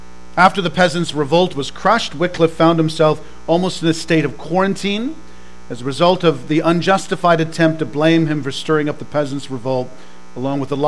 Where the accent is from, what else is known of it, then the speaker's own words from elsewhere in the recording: England, United Kingdom; I'm so English that I can't even pronounce most French words, so don't even try.